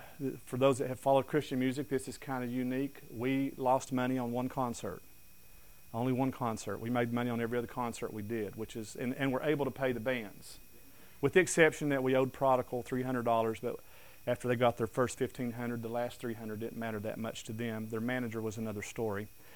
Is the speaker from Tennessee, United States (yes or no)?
yes; Johnson City, Tennessee, United States; now in Kansas, United States; I'm originally from Tennessee, Upper East Tennessee in the mountains of Tennessee, 100 miles northeast of Knoxville in the Tri-City areas, specifically a place called Johnson City, Tennessee, which is a part of the Tri-Cities.